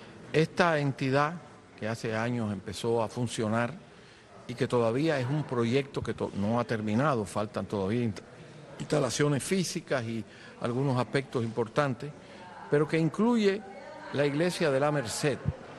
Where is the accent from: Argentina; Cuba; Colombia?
Cuba; muchos de los que participamos en la dirección de las distintas de los distintos departamentos somos cubanos.